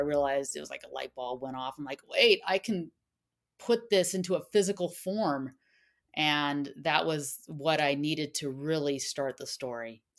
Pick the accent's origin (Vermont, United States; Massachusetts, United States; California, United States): California, United States; accent: SoCal; must be my SoCal accent.